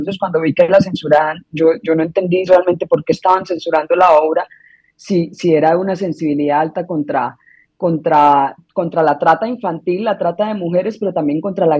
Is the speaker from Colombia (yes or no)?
yes; Colombia; moved away as an adult; Y eso hizo como que yo tuviera que ir a refugiarme a otro país. Esta es la tercera vez que yo tengo que abandonar Colombia.